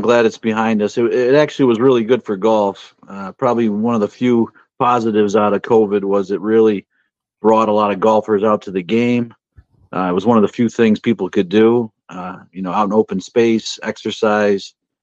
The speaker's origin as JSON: {"language": "English", "town": "Hoosick Falls", "region": "New York", "country": "United States", "tie": "born or raised there", "said": "Well, I grew up in Hoosick Falls, across from Hoosick Falls Country Club."}